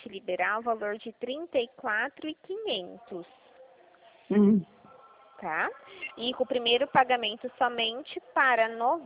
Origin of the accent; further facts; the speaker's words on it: Dracena, São Paulo, Brazil; Eu sou de Dracena, sou aqui pertinho.